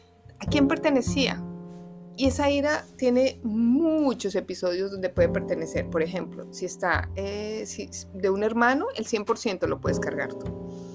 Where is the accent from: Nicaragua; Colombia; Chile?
Colombia; digo Colombia porque yo soy de Colombia